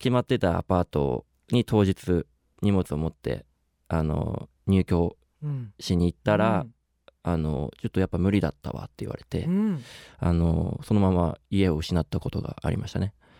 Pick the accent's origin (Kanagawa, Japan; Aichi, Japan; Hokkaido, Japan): Hokkaido, Japan; Sapporo; now in Tokyo, Japan; 北海道の札幌市出身です。